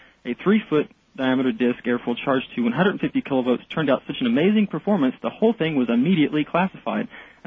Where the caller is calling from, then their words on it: Dallas, Texas, United States; I'm from Dallas.